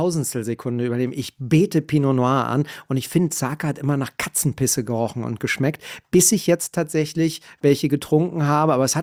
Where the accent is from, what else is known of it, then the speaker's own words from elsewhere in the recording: Berlin, Germany; also Berlin ist meine Heimat und ich arbeite dort.